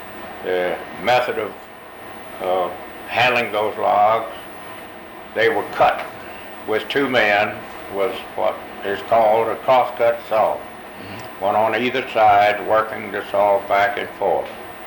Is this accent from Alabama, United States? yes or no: yes; Alabama, United States; I was born and reared in Pike County, northeast corner of Pike County, B-12.